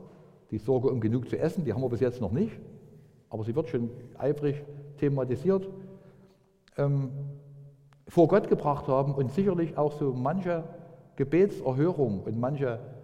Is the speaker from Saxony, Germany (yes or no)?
yes; Raschau, Saxony, Germany; born there; Ich war vorgestern mit meiner Tochter in meinem Geburtsort Raschau.